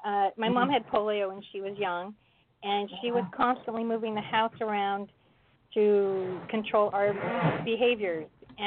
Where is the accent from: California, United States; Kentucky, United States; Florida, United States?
California, United States; Pasadena; I am calling from Los Angeles, Pasadena area. Not Pasadena, Texas. Pasadena, Los Angeles.